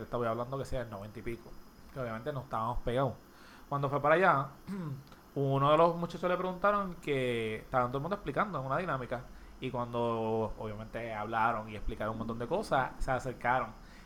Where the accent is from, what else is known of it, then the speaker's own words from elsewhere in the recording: Puerto Rico; born there; Y yo, nací en Puerto Rico